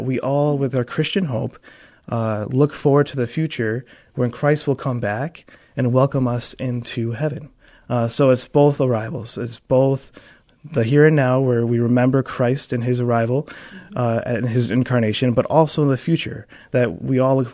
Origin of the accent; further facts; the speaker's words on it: Caledonia, Michigan, United States; Well, as you said … I grew up in Caledonia, Michigan, so I'm from the area.